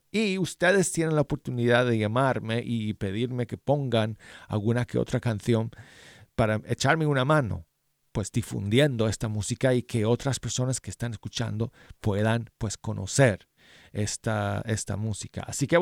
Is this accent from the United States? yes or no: yes; Denver, Colorado, United States; como me pasaba a mí de joven tratando de llamar a la emisora allá en mi ciudad natal de Denver a la 107.9 FM.